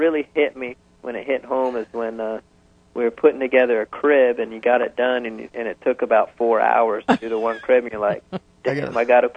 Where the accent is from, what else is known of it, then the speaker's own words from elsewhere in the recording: Tallahassee, Florida, United States; I'm from Tallahassee.